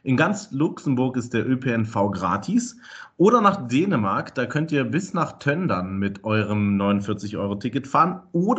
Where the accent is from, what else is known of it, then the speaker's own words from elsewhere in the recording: Hamburg, Germany; Ich bin nächste Woche, bin ich wieder in meiner Heimat, bin ich in Hamburg.